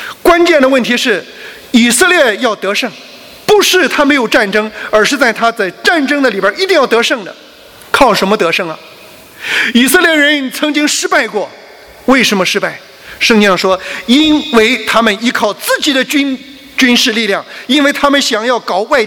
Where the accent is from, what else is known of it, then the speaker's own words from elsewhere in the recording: China; now in Australia; 我们这帮特别是中国人啊，我们从中国来到澳洲